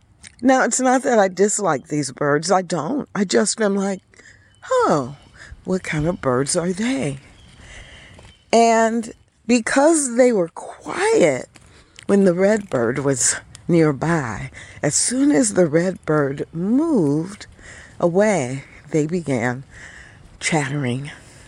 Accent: Missouri, United States; I recognized because I grew up in Missouri, and the cardinal is the state bird.

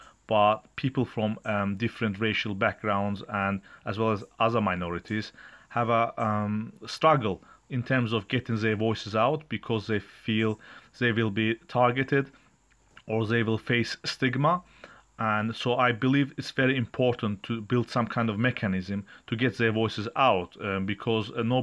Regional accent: Glasgow, Scotland, United Kingdom; I'm from Glasgow.

